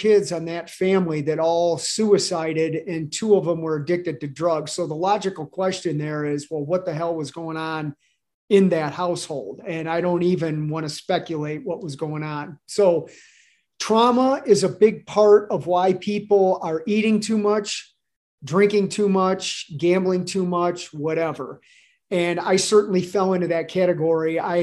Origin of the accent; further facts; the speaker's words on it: Toledo, Ohio, United States; Well, I'm born and raised in Toledo, Ohio. I'm 55, so I've lived there, you know, my entire life.